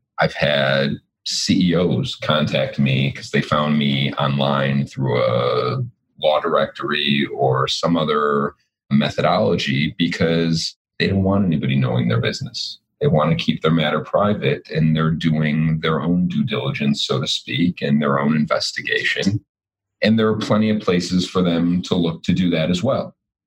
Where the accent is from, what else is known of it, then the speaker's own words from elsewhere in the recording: Highland Park, Illinois, United States; I grew up on the North Shore of Chicago in Highland Park, went to U of I for my undergrad, came back to Chicago for law school and business school.